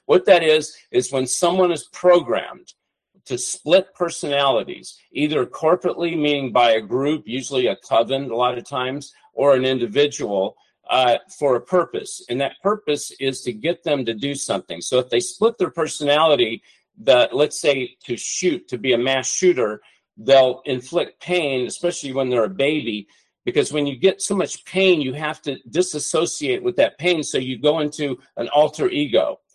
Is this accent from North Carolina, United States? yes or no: no; Hollywood, California, United States; that's a big thing because I'm from Hollywood.